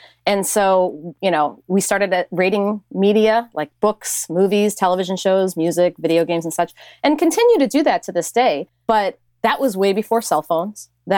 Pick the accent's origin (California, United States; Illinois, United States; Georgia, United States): Illinois, United States; growing up in Central Illinois, being very, very outspoken and very weird, you know, if you are in a small town of 1,000 people